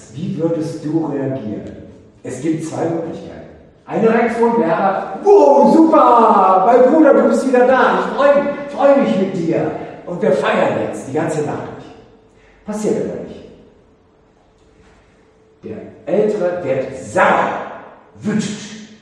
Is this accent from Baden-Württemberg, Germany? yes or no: no; North Rhine-Westphalia, Germany; ich bin Westi, Entschuldigung, ich oute mich. Ich komme aus dem Ruhrpott.